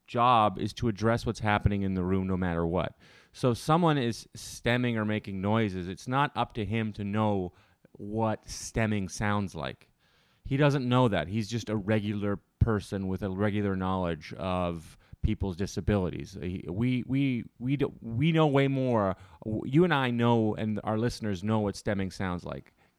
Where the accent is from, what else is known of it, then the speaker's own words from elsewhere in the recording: Ottawa, Ontario, Canada; But so our buddy Eddie DeLisepi was in my hometown, Ottawa, doing comedy.